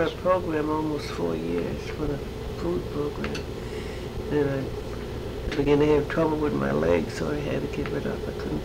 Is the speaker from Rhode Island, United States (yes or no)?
yes; Rhode Island, United States; now in Bridgeport, United States; Because I was raised in Rhode Island. Well, Rhode Island was always pretty good comfort there.